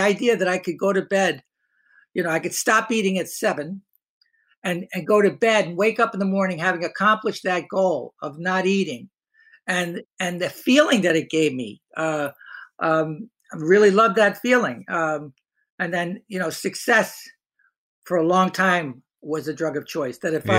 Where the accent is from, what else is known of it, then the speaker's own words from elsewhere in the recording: Hoboken, New Jersey, United States; Yeah, I grew up in Hoboken, New Jersey. Small town.